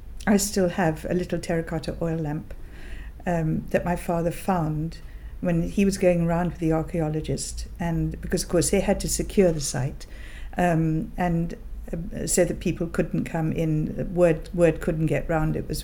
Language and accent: English; East Molesey, South East England, United Kingdom; born there; I was born in East Molesey, near Hampton Court Palace. And I went to school in Hampton. I went to the Lady Eleanor Hollis School in Hampton.